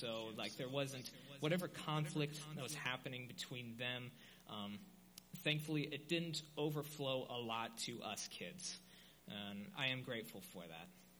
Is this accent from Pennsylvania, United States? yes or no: no; Wilmington, Ohio, United States; So, growing up, I grew up in Ohio in a little small town called Wilmington, and I grew up under a Christian upbringing